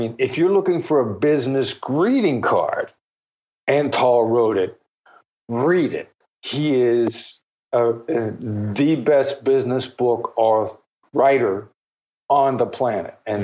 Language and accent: English; Iowa, United States; And, you know, I grew up in Iowa. I'm a small town boy from Iowa.